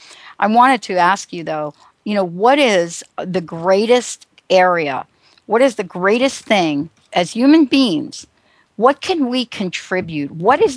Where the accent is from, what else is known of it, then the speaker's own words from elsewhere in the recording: East Coast, United States; now in Seattle, United States; I'm from the East Coast, and so I moved to Seattle.